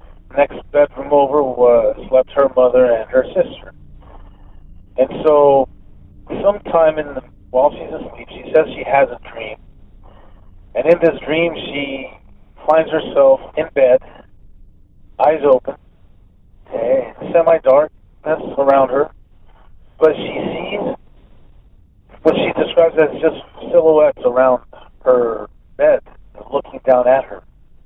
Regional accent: Daly City, California, United States; also born or lived in San Francisco; I'm from San Francisco. That's where I was born. Raised in Daly City.

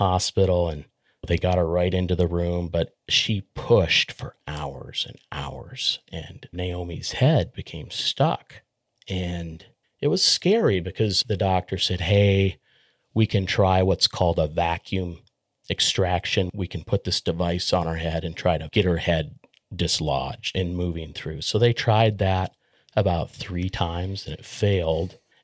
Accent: Colorado Springs, Colorado, United States; I grew up in Colorado on the Front Range of the Rockies, Colorado Springs.

